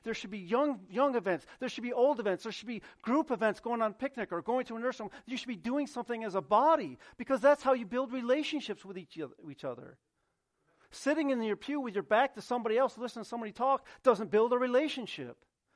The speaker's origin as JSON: {"language": "English", "town": "Union Springs", "country": "United States", "tie": "born or raised there", "said": "I grew up, as I told you, I'm from Union Springs. I grew up around Union Springs my whole life."}